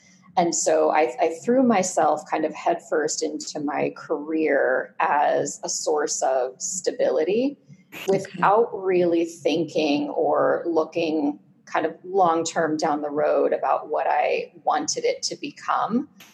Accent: Pennsylvania, United States; also born or lived in Southern California, United States; I grew up about 50% in rural central Pennsylvania, mm-hmm. and the other 50% in Southern California.

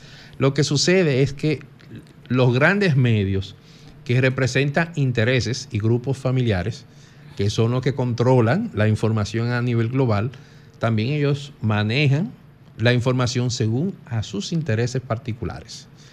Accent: Dominican Republic; Nosotros no tenemos el derecho de, como dominicanos, de intervenir en el tema de los venezolanos.

